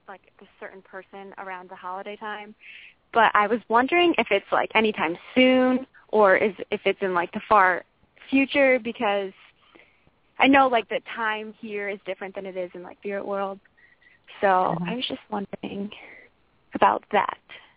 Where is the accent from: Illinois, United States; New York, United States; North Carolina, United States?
North Carolina, United States; I'm from North Carolina.